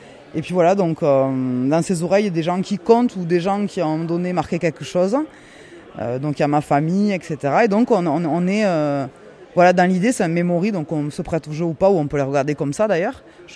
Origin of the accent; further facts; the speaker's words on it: Spain; je suis vraiment espagnole et je suis espagnole, j'ai dit origine mexicaine, mais je suis autant espagnole que française.